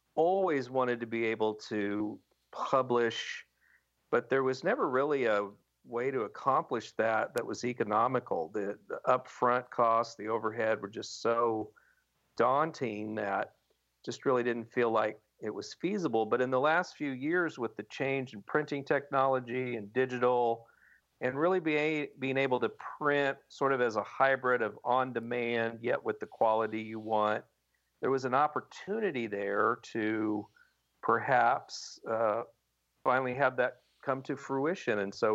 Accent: El Dorado, Kansas, United States; I grew up in Kansas in a little town called El Dorado, and I was a library kid.

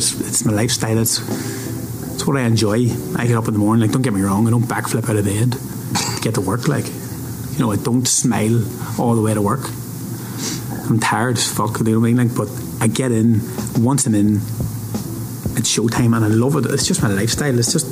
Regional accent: Dublin, Leinster, Ireland; because obviously it's Dublin, isn't it?

